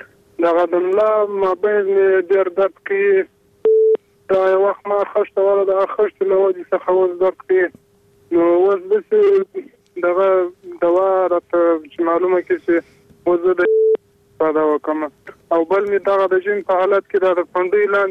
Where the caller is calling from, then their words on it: Helmand, Afghanistan; د هلمند ولایت خبرې.